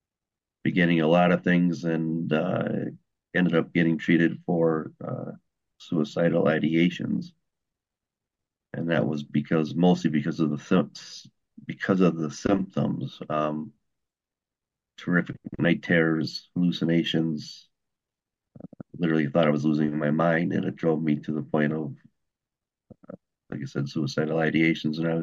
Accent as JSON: {"language": "English", "region": "Wisconsin", "country": "United States", "said": "I'm from Wisconsin."}